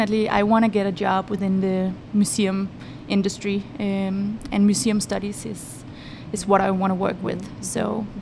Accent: Roskilde, Zealand, Denmark; Well, I grew up in Roskilde, which is a city about 30 minutes from Copenhagen. It was the capital of Denmark in the Viking Age.

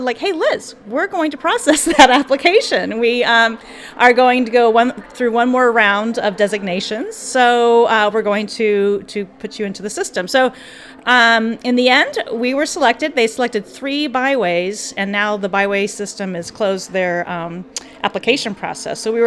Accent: Menlo, Iowa, United States; I'm originally from Menlo, and so we were looking at ways to refresh the area

